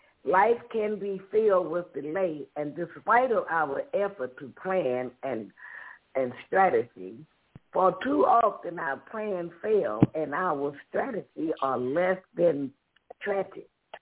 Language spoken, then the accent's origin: English; Ohio, United States; As a lad growing up in Ohio, I was always curious about the possibility of growing corn in our backyard.